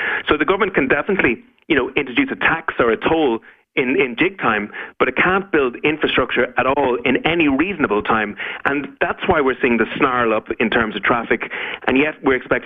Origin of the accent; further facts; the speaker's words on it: Leinster, Ireland; So I'm from Meath, there's four tolls in my county